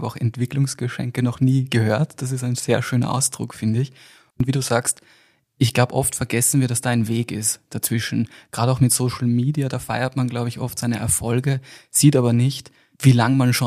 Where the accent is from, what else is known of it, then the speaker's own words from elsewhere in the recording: Gastein, Salzburg, Austria; Ich bin ja selber aus Salzburg. Also aus Gastein, mehr oder weniger.